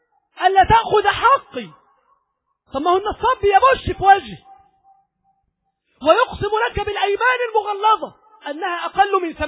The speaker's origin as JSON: {"language": "Arabic", "country": "Egypt", "said": "اللهم اجعل بلدنا مصر وسائر البلدان"}